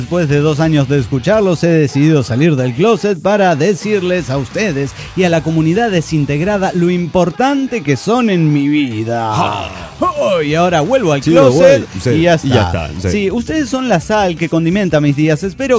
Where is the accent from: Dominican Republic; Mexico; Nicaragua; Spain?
Mexico; Morelia, Michoacán; de Morelia, Michoacán.